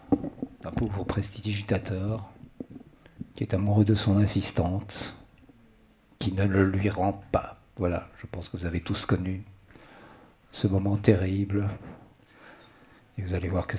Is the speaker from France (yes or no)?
no; Belgium; nous sommes … nous venons de Belgique.